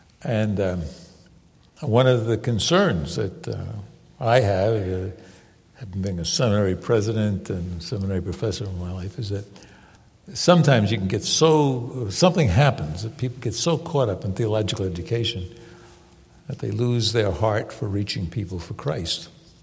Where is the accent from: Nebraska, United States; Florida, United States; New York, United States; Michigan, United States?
New York, United States; New York City; Well, I grew up in New York. And in an area of New York that's one of the toughest areas in the city.